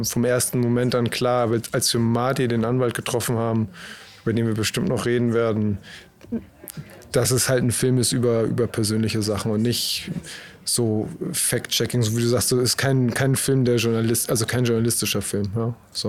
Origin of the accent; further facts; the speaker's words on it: Germany; now in United States; Wir sind Deutsche, wir kommen aus Deutschland, wir sind in Amerika, wir sind zudem in the Deep South